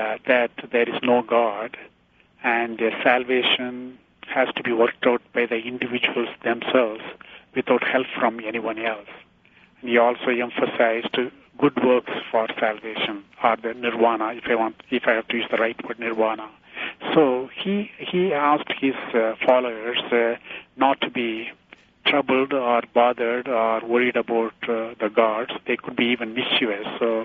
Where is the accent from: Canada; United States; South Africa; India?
India; I'm from India, we as children used to play snake and ladder.